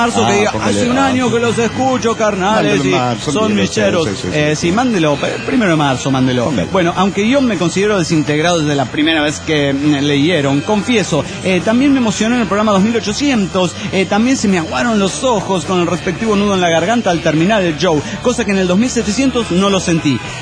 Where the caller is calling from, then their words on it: Argentina; de Vial, Argentina.